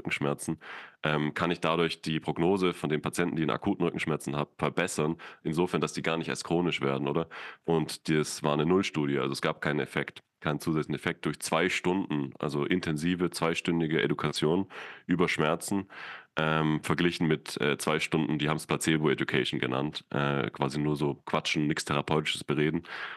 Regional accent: Austria; dass man die Leute dann bei uns in Österreich

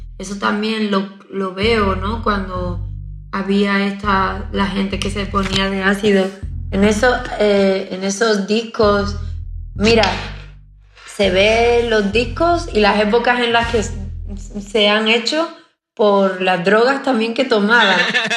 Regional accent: southern Spain, Spain; yo vengo del sur de España, hablo así, me he criado así desde pequeñita, escuchaba la radio árabe. ¿Por qué? Porque vivo ahí.

